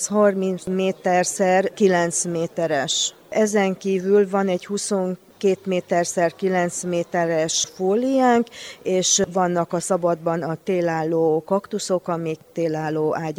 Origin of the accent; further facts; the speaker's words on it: Kiskőrös, Bács-Kiskun, Hungary; Magyarországról jöttünk Kiskörösről, a Pekona kaktusz kertészetről.